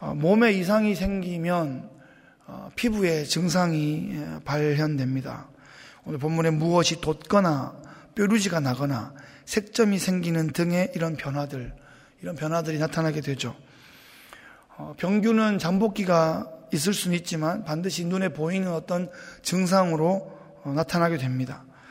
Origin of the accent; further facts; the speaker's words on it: Daegu, South Korea; 제가 어릴 때 대구에서 살았는데 대구 전체 인구가 뭐 200만이다, 뭐 300만이다 그럴 때였는데